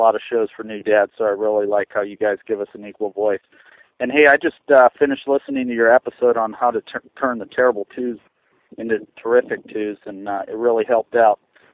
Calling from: Las Vegas, Nevada, United States; I'm calling from Las Vegas, Nevada.

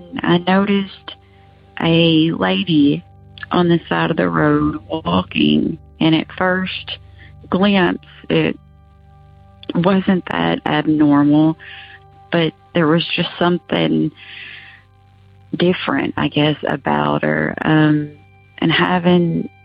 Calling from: Kentucky, United States; I'm calling from Kentucky.

